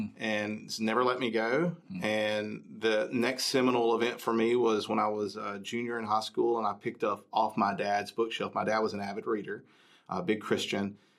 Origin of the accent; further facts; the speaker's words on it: Anniston, Alabama, United States; I'm from Alabama. I'm from a city called Anniston, which their motto is near Birmingham, near Atlanta, near perfect. So it's a small town. I grew up in a small part of that town called Blue Mountain